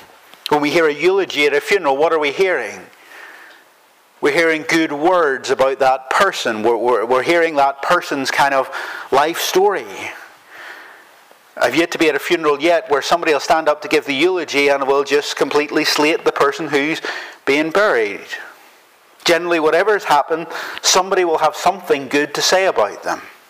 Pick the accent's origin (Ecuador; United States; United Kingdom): United Kingdom; Northern Ireland; Look, I'm Northern Irish, I get it.